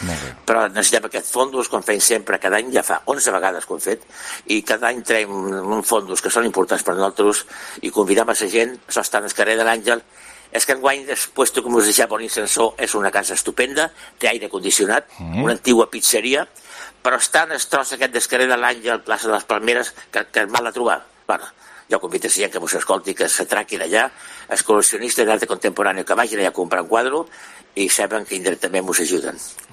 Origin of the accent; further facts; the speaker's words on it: Mahón, Balearic Islands, Spain; relació que és curiosíssima entre gent del camp que venen de Ferreries i els des de Capital, que diem que venim de Mó, que sembla que venim més.